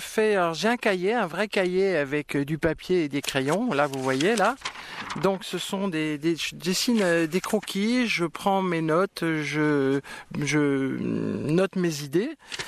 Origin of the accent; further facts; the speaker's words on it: Al Hoceima, Tanger-Tetouan-Al Hoceima, Morocco; also born or lived in Tangier; Je suis né au Maroc, il y a un paquet d'années déjà, en 65. Et je suis né à Al-Hoceima, dans le nord, donc je suis riffin. Et j'ai passé 7 ans à Al-Hoceima et j'ai passé ensuite 7 ans à Tanger.